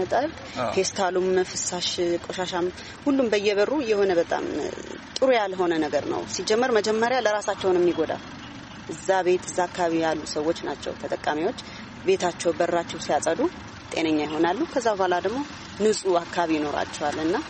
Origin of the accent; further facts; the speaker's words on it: Mekelle, Tigray, Ethiopia; በጣም ተወልጄ ያደኩት መቀሌ ነው።